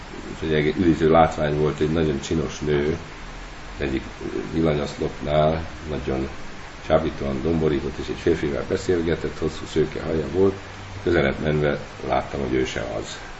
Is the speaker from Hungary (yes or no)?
yes; Nyíregyháza, Szabolcs-Szatmár-Bereg, Hungary; Mondjuk azt viszonylag ismerem, mert én is ott cseperedtem fel